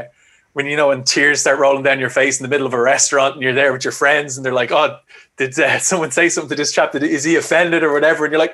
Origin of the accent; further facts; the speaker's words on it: Ireland; One, being Irish and being a stereotypical Irishman.